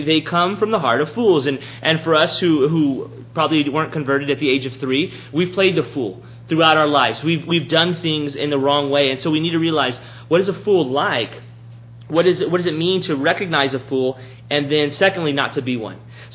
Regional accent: Texas, United States; I maybe snowed once, a couple little flurries my 18 years of growing up in South Texas.

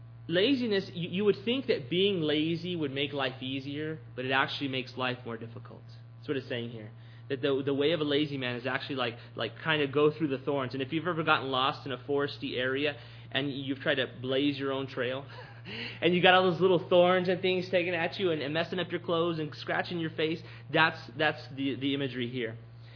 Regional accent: Texas, United States; As a Texan, that's a difficult choice.

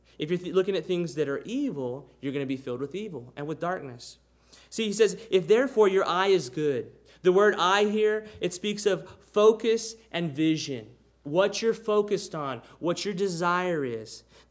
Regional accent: Robstown, Texas, United States; You know, Brandy doesn't think so much of Robstown many times, my hometown. But you know what? Every time I go there, I just think, I'm home again.

